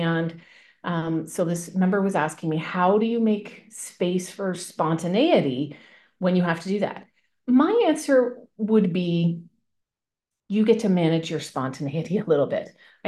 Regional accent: Canada; I am from Canada and it's kind of my claim to fame that I'm the one and only outside of the states.

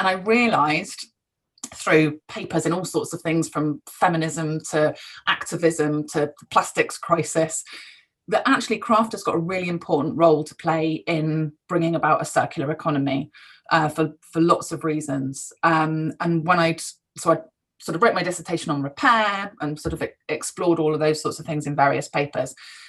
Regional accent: South West England, United Kingdom; I grew up in Cornwall, out on boats, up on the moor, on the beach.

